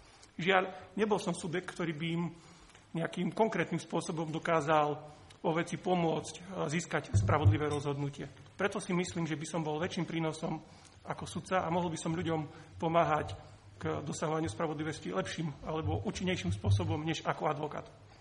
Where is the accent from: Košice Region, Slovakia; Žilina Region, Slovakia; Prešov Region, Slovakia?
Košice Region, Slovakia; Hrabušice; Pochádzam z obci Hrabušice na Spiši